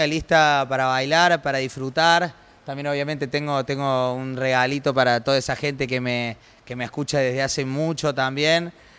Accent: Córdoba, Argentina; born there; uno siendo cordobés, tipo, literalmente va, yo por lo menos ahí en el Marqué, que era donde yo nacía, no sé cuántas veces nací, donde yo nací

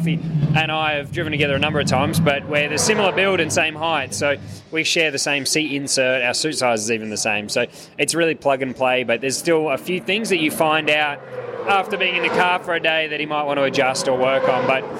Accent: Adelaide, South Australia, Australia; Yeah, I'm originally from Adelaide, so I'm very fortunate to have two events back home.

